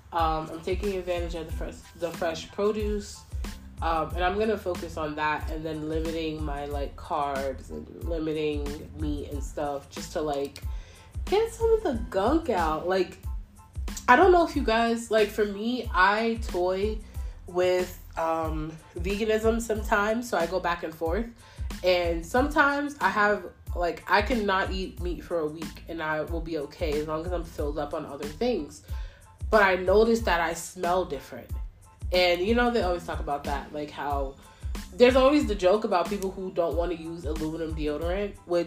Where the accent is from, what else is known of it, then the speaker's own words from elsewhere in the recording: Mount Vernon, United States; This is when I was living back in my hometown in Mount Vernon.